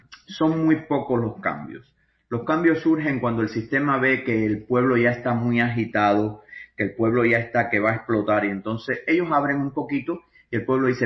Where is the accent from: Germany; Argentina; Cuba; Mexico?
Cuba; moved away as an adult; Mira, es muy lógico que escriba acerca de Cuba porque soy cubano. Además, salí de Cuba cuando tenía 30 años. Todas mis raíces están en Cuba.